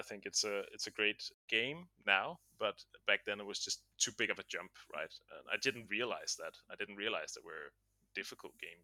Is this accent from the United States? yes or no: no; Denmark; Yeah, so I'm from Denmark